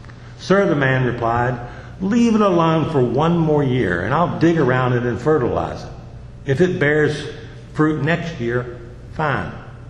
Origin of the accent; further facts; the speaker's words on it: Front Royal, Virginia, United States; when I'm around in my hometown of Front Royal, and they'll say, have you lived here all your life?